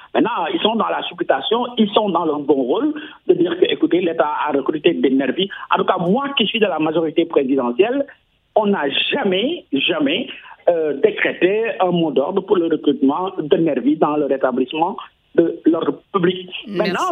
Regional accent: Senegal; Parce que moi aussi, je suis sénégalais, j'ai vu.

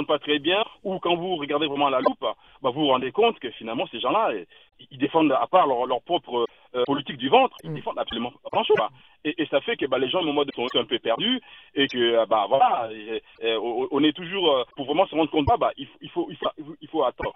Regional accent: DR Congo; je suis originaire du Congo.

